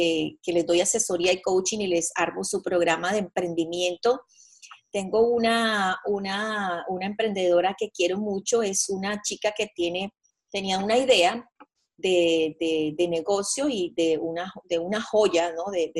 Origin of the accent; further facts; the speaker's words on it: Colombia; moved away as an adult; now in United States; me vine de Colombia, soy colombiana, siempre en busca de un sueño